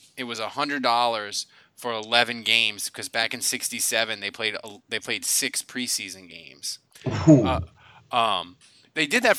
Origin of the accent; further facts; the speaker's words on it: Chalmette, Louisiana, United States; Like, it was always like, I'm from Chalmette and, you know, like...